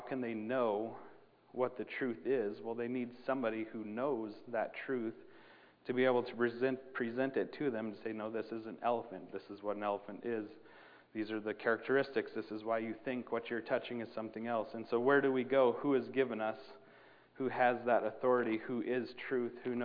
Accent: Ghana; accent: Ghanaian; So I change it and give my little Ghanaian accent

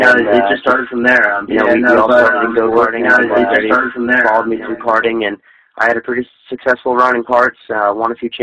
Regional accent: Pennsylvania, United States; Like you said, I'm from Nashville, Pennsylvania, and Nashville, Pennsylvania is the home of the Andretti's.

